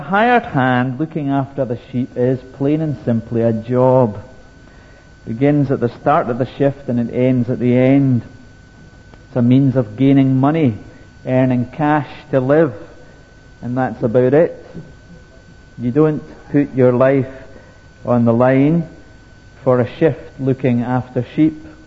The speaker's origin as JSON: {"language": "English", "town": "Lockerbie", "region": "Scotland", "country": "United Kingdom", "tie": "born or raised there", "said": "Growing up in Lockerbie, there weren't a lot of career options. The main industries of the town were a slaughterhouse, a sheep market, and a cheese factory."}